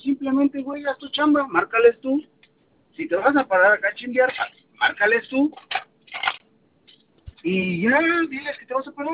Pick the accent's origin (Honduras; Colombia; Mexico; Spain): Mexico; Cuautitlán Izcalli, State of Mexico; Yo soy de Cuautitlán Izcalli.